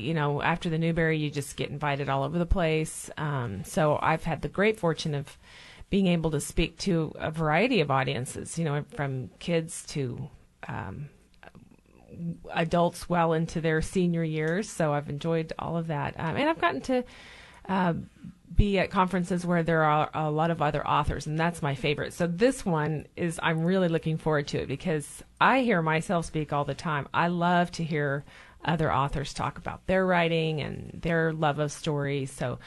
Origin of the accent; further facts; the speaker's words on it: Kansas, United States; certainly set in my home state of Kansas.